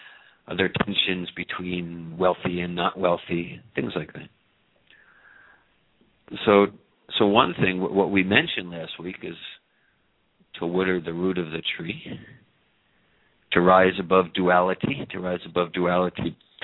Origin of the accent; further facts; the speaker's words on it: United States; born there; Because I was born in America.